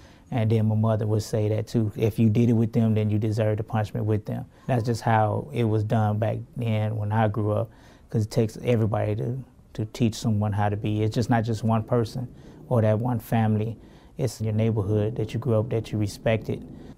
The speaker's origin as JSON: {"language": "English", "town": "Gary", "region": "Indiana", "country": "United States", "tie": "born or raised there", "said": "I was born and raised in Gary, Indiana. I grew up on the west side of town on Clinton Street, two blocks from Westside High School."}